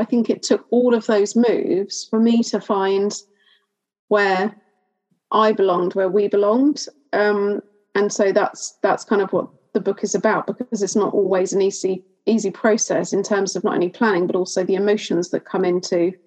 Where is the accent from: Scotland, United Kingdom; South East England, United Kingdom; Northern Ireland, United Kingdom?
South East England, United Kingdom; born there; we moved from London back to the home counties where my husband and I were both born.